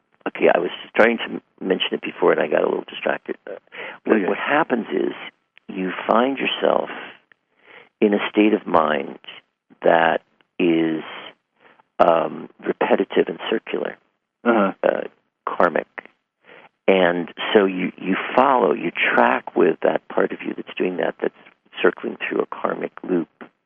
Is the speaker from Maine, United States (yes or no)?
no; New York City, New York, United States; And I grew up in New York City, right in New York City.